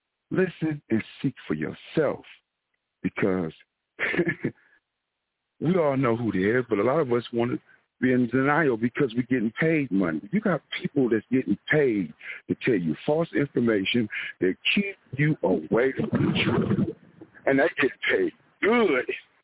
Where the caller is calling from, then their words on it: Milwaukee, Wisconsin, United States; I'm calling from Milwaukee, Wisconsin.